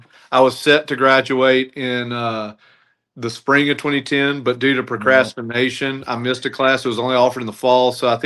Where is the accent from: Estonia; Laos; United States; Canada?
United States; Alabama; I'm from North Alabama.